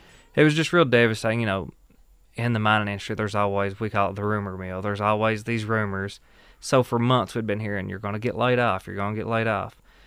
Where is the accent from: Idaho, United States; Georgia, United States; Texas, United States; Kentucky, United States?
Kentucky, United States; Whitesburg; a 29-year-old coal miner with 9 years' experience, and I'm from Whitesburg, Kentucky.